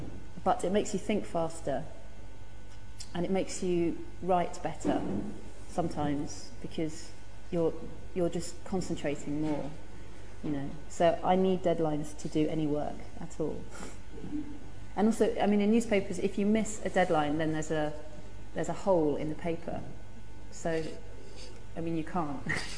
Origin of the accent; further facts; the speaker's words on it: London, United Kingdom; born there; I was born in London. Yes, and I am 28 years old. And I'm not married, and I don't have children. And I live in London.